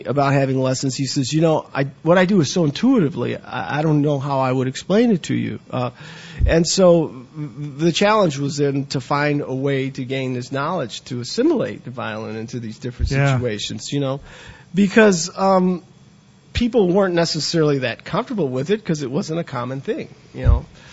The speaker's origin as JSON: {"language": "English", "town": "Chicago", "region": "Illinois", "country": "United States", "tie": "born or raised there", "said": "I grew up in Wrigleyville. It was Puerto Rican neighborhood, you know. My mom was from Dominican Republic."}